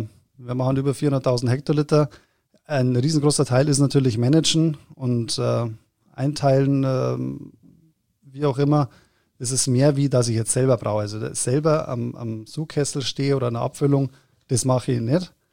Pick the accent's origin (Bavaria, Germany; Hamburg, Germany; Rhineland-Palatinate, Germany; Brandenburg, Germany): Bavaria, Germany; Erding; ich bin aus Erding, da gibt es ja auch eine Brauerei, die man vielleicht schon mal gehört hat